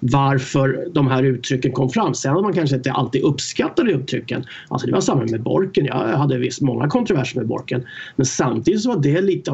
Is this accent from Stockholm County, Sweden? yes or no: yes; Stockholm, Stockholm County, Sweden; jag var uppväxt i Stockholm i förorterna där, och åkte pendeltåget in till träningar